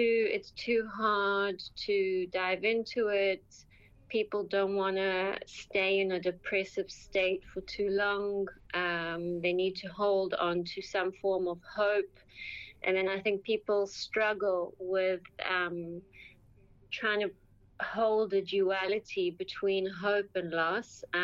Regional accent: Johannesburg, Gauteng, South Africa; moved away as an adult; I grew up in South Africa for 19 years of my life, and I also did all my degrees in South Africa

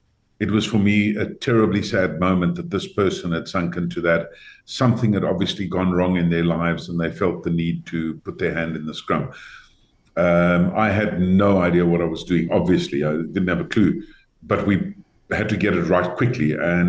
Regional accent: Oudtshoorn, Western Cape, South Africa; I grew up in Oudtshoorn, with the land of the ostriches. Was called Yerushalayim Drom Africa at the turn of the century. There were 300 families there.

